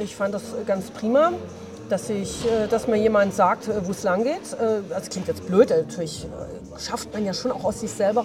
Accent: Stuttgart, Baden-Württemberg, Germany; born there; now in Berlin, Germany; Ich bin in Stuttgart geboren, bin also eine gebürtige Schwäbin, lebe aber schon so lange in Berlin, dass man das halt auch gar nicht mehr hört.

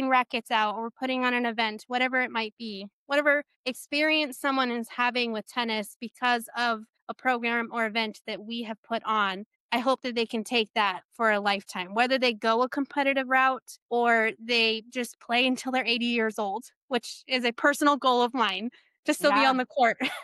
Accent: Silver City, New Mexico, United States; Yes. I grew up in Silver City, New Mexico.

